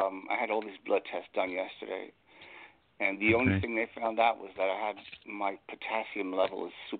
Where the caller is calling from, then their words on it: Long Island, New York, United States; Hi, Dave. How you doing? … from Long Island.